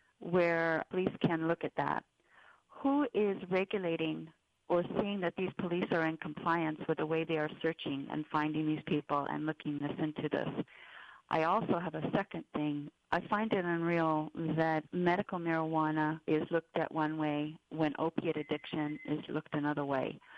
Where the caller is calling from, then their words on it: Hawaii, United States; I'm calling from the Big Island, East Side.